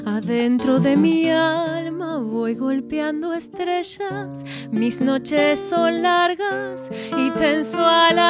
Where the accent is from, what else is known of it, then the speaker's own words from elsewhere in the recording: Saladillo, Buenos Aires Province, Argentina; yo viví en Saladillo, el pueblo de Saladillo, muchos años. De hecho, yo siempre digo que nací acá en Capital, pero me siento más de allá que de acá.